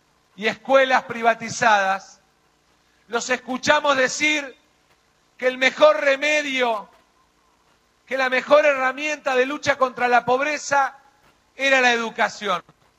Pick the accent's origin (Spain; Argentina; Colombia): Argentina